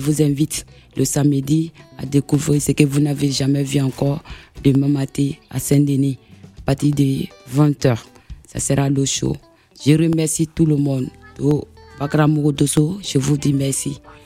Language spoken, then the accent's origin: French; Denguélé, Côte d’Ivoire; aux gens chez nous à Folon.